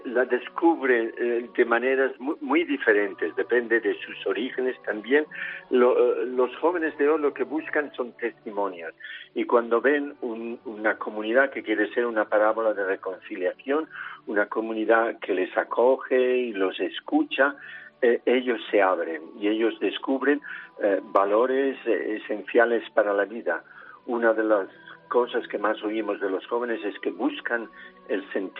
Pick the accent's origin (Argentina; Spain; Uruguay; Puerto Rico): Spain; Barcelona, Catalonia; born there; Yo nací en Barcelona